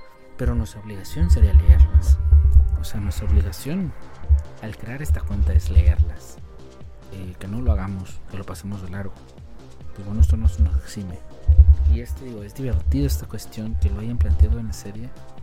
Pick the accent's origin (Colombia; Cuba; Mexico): Mexico; siendo yo mexicano